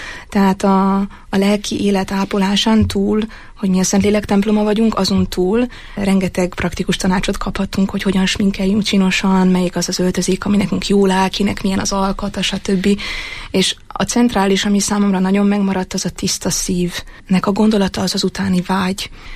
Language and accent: Hungarian; Budapest, Hungary; born there; now in Eger, Hungary; hát igen, most már harmadik évet kezdem meg itt Egerben. Alapvetően budapesti születésű vagyok, de nagyon szép környezetre lehetem itt Egerben, és jól érzem magam.